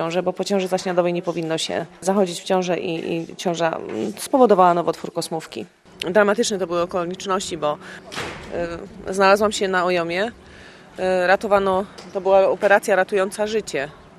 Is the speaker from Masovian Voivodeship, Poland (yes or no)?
no; Katowice, Silesian Voivodeship, Poland; przyjechałam z Katowic.